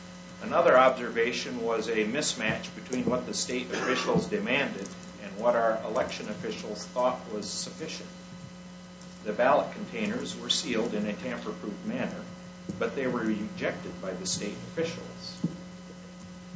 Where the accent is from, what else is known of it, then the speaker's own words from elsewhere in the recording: Bear Creek Township, United States; I'm from Bear Creek Township.